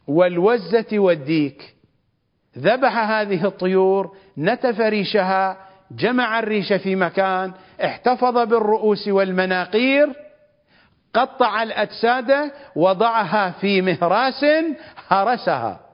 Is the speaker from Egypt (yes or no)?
no; Iraq; accent: Iraqi; عجينة كباب كما نقول بلهجتنا الشعبية العراقية